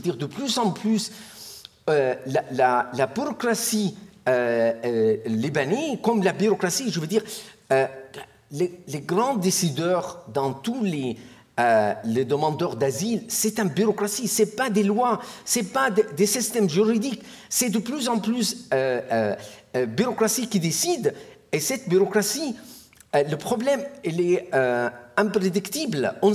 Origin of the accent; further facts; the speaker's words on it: Damascus Governorate, Syria; French is a second language; Moi, je suis originaire du camp du Yarmouk.